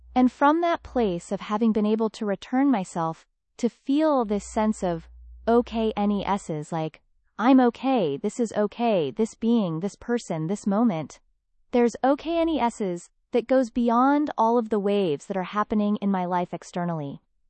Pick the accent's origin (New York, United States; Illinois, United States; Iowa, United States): New York, United States; also born or lived in Flatbush, Brooklyn; I grew up in Tribeca in New York and had a lot of access culturally